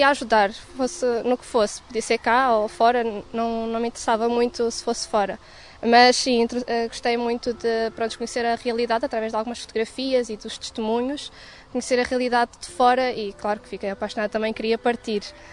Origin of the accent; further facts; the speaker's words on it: Lisbon, Portugal; tenho 19 anos, vivo em Lisboa, onde nasci